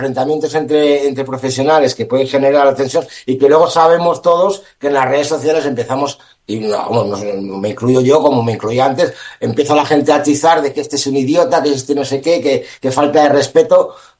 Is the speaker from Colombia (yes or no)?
no; Spain; somos españoles